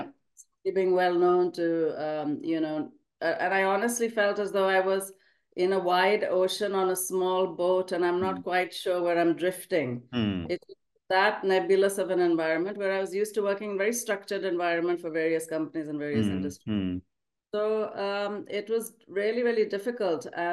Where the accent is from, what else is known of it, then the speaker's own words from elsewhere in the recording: Manchester, North West England, United Kingdom; moved away as an adult; now in India; I came from England, from Manchester to Patna.